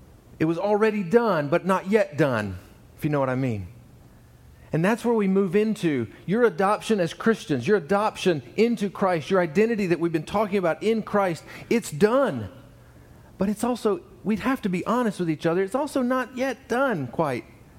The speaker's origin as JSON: {"language": "English", "region": "Georgia", "country": "United States", "tie": "born or raised there", "said": "Like when I was little growing up in Georgia"}